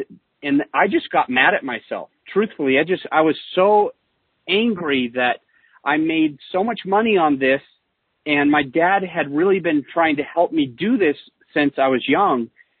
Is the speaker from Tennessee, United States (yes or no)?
no; Utah, United States; I'm originally from Utah, so not far from Denver, Colorado, same type of patterns, but I grew up in Utah.